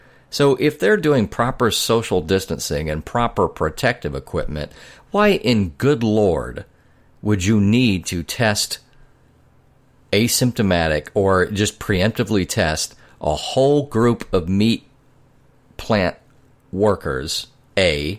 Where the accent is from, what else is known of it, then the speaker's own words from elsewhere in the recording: Kansas, United States; we've had 6,501 confirmed cases in my home state of Kansas